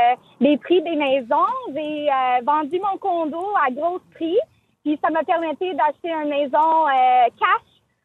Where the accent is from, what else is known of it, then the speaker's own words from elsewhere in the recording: Montreal, Quebec, Canada; now in Mirabel, Canada; Oui, j'ai grandi à Montréal toute ma vie.